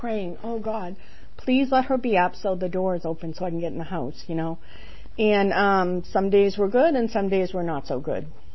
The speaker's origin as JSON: {"language": "English", "region": "Massachusetts", "country": "United States", "tie": "born or raised there", "also_born_or_lived": "Texas", "lives_now": "Georgia, United States", "said": "I'm not from Georgia. I was born in Texas. My dad was in the Air Force, and then when he retired, we moved to Massachusetts, where my mother was from and all her family was from. I was two."}